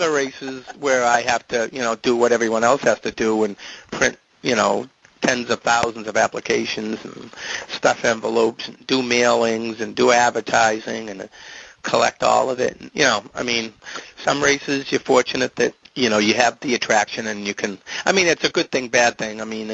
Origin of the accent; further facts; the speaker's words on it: Andover, Massachusetts, United States; And then I have a walk up here in my hometown area in Andover, Hike the Hope for the Lazarus House.